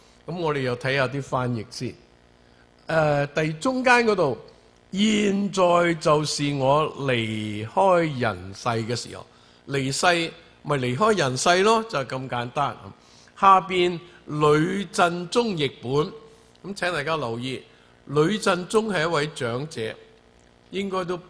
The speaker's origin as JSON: {"language": "Cantonese", "country": "China", "said": "我哋中國人都係咁噶啦嚇"}